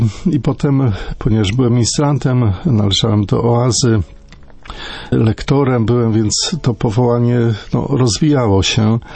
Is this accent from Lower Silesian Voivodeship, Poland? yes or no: no; Teresin, Masovian Voivodeship, Poland; pochodzę z parafii Niepokalanów, konkretnie z Teresina.